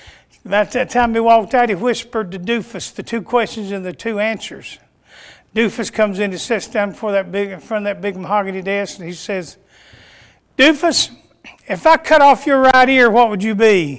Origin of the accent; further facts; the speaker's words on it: North Carolina, United States; I'm from North Carolina. I'm a Tar Heel by birth. Not ashamed of that.